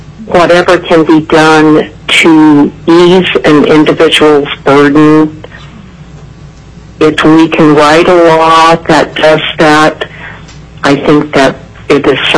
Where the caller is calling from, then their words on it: Wasilla, Alaska, United States; I'm calling from Wasilla.